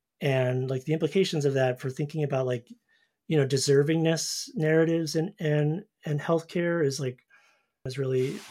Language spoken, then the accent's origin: English; New Jersey, United States; to find good soccer growing up in New Jersey, as I mentioned, Kirk and like the Ironbound, you go to immigrant areas to like, to play.